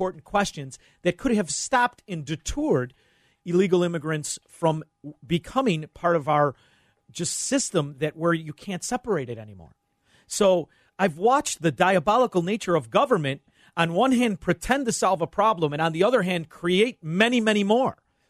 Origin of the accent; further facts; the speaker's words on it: Melrose Park, Illinois, United States; I'm from Melrose Park.